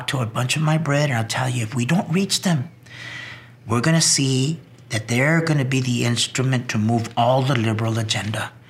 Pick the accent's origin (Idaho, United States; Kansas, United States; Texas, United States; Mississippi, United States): Texas, United States; El Paso; born there; And I was actually born in El Paso, Texas.